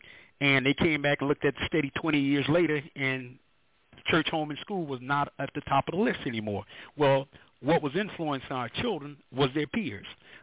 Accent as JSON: {"language": "English", "town": "St. Petersburg", "region": "Florida", "country": "United States", "tie": "born or raised there", "said": "I grew up in St. Petersburg, Florida"}